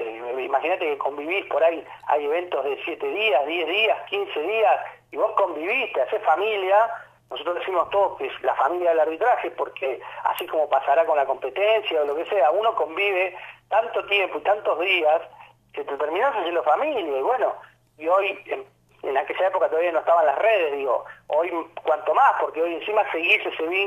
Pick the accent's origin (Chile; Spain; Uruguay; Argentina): Argentina; que te nombren a vos, que sos el árbitro argentino